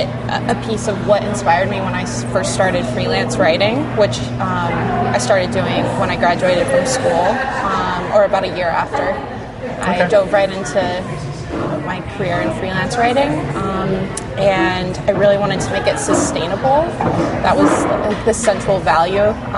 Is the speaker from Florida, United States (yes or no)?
no; Telluride, Colorado, United States; I'm from Southwest Colorado. I'm from Telluride. I'm also from outside of Durango, Colorado.